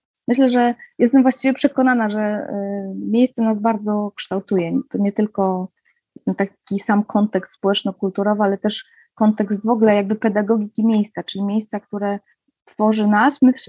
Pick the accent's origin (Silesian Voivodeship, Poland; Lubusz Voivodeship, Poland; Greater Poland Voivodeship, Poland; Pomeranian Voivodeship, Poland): Pomeranian Voivodeship, Poland; pochodzę z Kaszub, całe życie mieszkam na Kaszubach